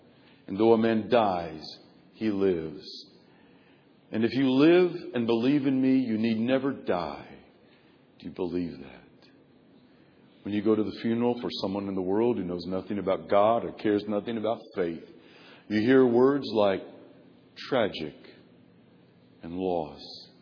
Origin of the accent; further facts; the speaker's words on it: United States; But even with that, as proud as I am of that as an American, my ultimate citizenship is in heaven.